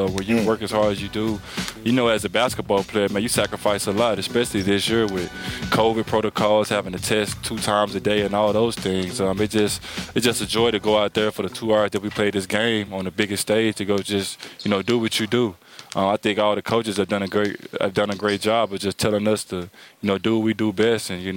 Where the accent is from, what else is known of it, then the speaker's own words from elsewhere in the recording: Little Rock, Arkansas, United States; I'm from Little Rock, Arkansas. People don't really make it from where I'm from.